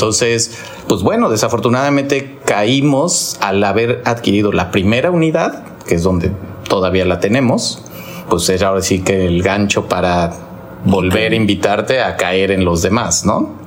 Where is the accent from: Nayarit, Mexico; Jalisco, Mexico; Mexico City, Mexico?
Mexico City, Mexico; Yo vendí un departamento en Ciudad de México, de donde soy originario, para invertir aquí, para pues tener y retirar y vivir acá.